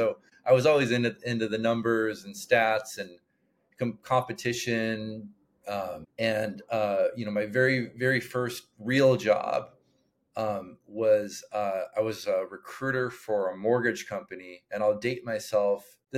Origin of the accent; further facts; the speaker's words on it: Illinois, United States; Like we just shared, I grew up in the Midwest, right outside of Chicago.